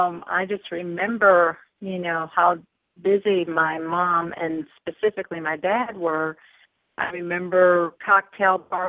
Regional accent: Chicago, Illinois, United States; born there; now in Atlanta, United States; Mm-hmm. Yes. Illinois. I still have two younger sisters there that live in the city of Chicago, and I have cousins in Joliet.

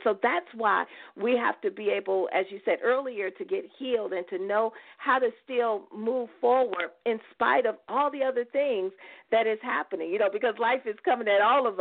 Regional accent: Chicago, Illinois, United States; Yes, I am. And Southside.

